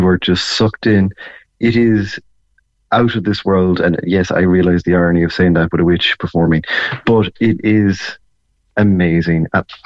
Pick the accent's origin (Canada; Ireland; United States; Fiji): Ireland; People are just coming up and they find out I'm Irish and they're going, They can't believe it.